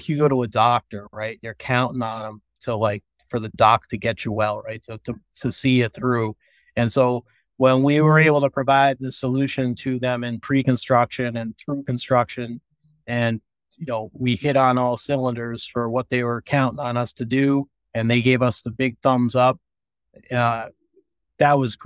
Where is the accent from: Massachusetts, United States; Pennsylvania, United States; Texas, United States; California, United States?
Massachusetts, United States; Burlington; I grew up in Burlington, Massachusetts, went to Merrimack College, where I studied business, with a concentration in entrepreneurship.